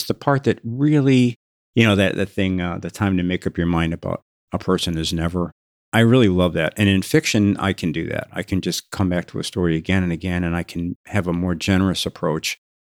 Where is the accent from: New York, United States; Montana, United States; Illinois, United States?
Illinois, United States; Chicago; You know, I grew up in Chicago, and I had a lot of relatives in Amarillo, Texas